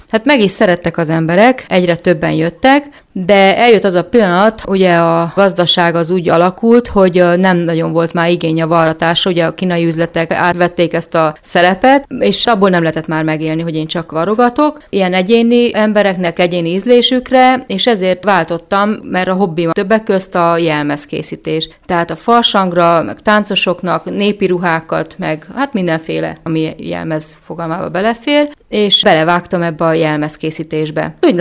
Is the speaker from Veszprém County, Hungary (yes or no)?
no; Szabolcs-Szatmár-Bereg, Hungary; born there; now in Fehérgyarmat, Hungary; Én Fehérgyarmatra 86-ba költöztem át, férhez jöttem ide Gyarmatra, Szatmári Medibe születtem, onnan jöttem át